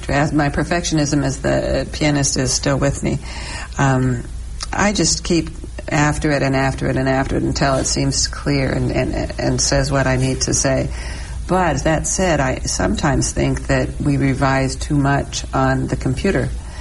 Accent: Las Vegas, Nevada, United States; I wrote some short stories for a while back in the 80s, and I grew up in Las Vegas

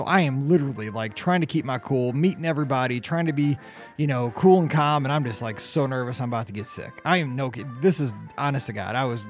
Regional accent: St. Louis, Missouri, United States; Yeah, we're from St. Louis.

